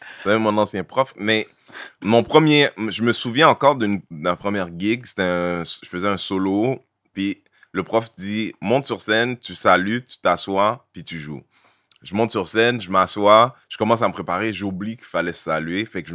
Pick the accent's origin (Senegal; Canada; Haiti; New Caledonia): Canada; Montreal, Quebec; also born or lived in France; Quand je suis né, Saint-Léonard, Montréal-Nord, tout de suite après, Rivière, j'ai grandi toute ma life.